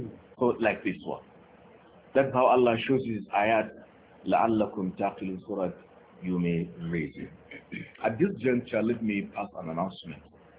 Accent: Kano, Nigeria; So now, because of the realities of today, Tafsir is holding back in my hometown Kano now.

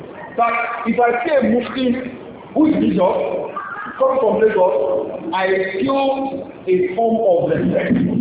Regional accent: Lagos, Nigeria; That is the moment we grew up in Lagos here.

